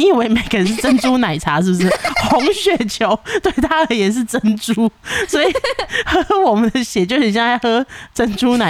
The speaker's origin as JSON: {"language": "Chinese", "country": "Taiwan", "said": "我身为一个台湾人，我走到哪讲的都是中文"}